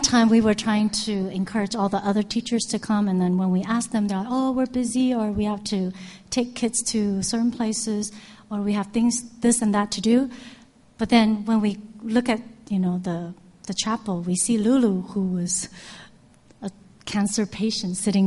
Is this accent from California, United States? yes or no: yes; California, United States; So I was not used to this kind of schedule growing up in California.